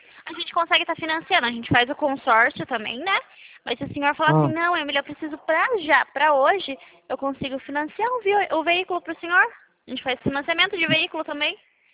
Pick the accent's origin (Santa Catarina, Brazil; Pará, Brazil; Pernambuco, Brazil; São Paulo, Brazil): São Paulo, Brazil; Itapetininga; Então, eu sou aqui de Tapetininga também.